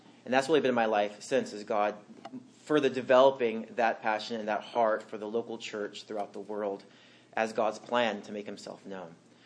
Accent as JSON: {"language": "English", "town": "Bakersfield", "region": "California", "country": "United States", "tie": "born or raised there", "said": "So I grew up in California, the Central Valley in Bakersfield. And I grew up in a Christian family."}